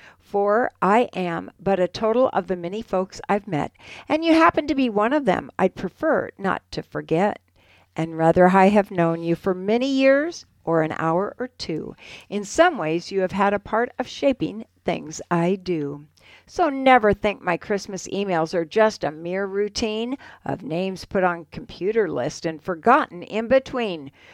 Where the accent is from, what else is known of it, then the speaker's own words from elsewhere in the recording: South Dakota, United States; I grew up in Central South Dakota. Rocks ring a bell.